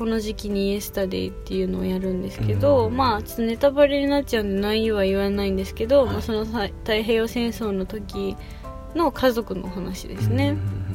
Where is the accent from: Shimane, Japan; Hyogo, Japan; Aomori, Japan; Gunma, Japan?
Gunma, Japan; Maebashi; いやでも私は前橋の人だから